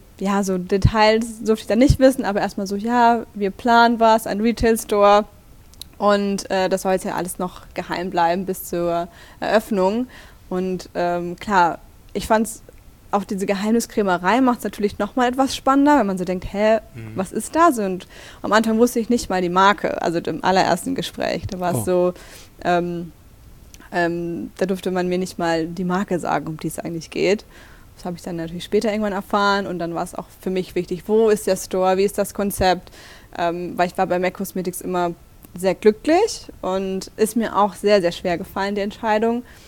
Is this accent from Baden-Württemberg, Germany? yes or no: yes; Baden-Württemberg, Germany; also born or lived in Stuttgart; now in Berlin, Germany; Ja, ich komme aus Baden-Württemberg.